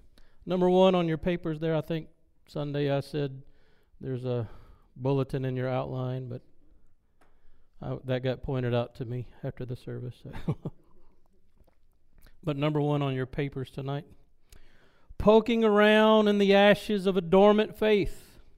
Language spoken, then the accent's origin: English; the South, United States; See, I was from the South. It was like 110 degrees all the time. We stayed inside.